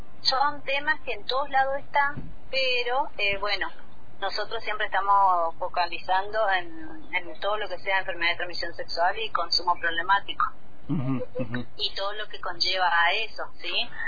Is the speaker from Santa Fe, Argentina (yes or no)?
no; Corrientes, Argentina; Yo soy de Corrientes, vine recibida allá, soy técnica en agente sanitario y vine a tener mi proyecto de vida acá, en Río Negro. Así que acá en General Roca, anclé.